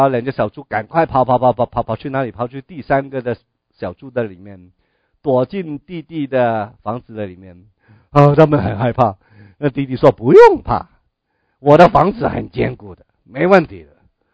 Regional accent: China; 我们中国人特别明白这个的道理。

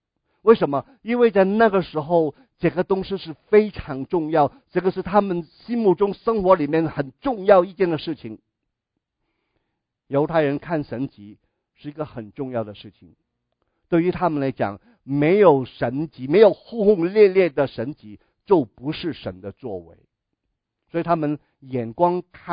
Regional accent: Guangdong, China; 我们广东人那个时代的文化是你吃过饭了没有，这个表示什么？

